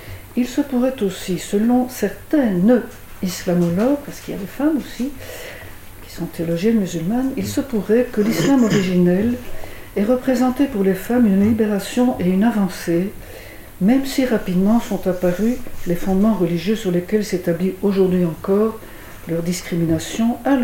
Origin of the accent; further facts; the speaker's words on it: Belgium; comme chez nous en Belgique, elles sont en contact.